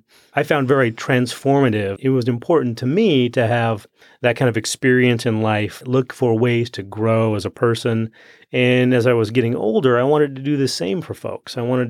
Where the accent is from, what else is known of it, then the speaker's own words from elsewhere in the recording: Washington, United States; now in Dayton, United States; Well, I'm actually from Washington State, so Johanna and I met here in Dayton